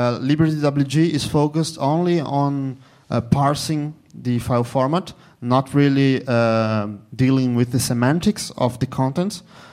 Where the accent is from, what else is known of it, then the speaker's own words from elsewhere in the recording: Brazil; Did I mention I'm from Brazil? Okay, I'm from Brazil.